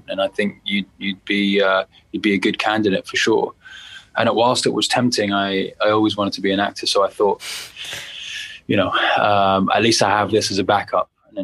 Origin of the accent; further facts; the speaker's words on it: United Kingdom; you know, in my house, we're very Egyptian. We grew up in Britain. We were very still had instilled a lot of Egyptian values at home.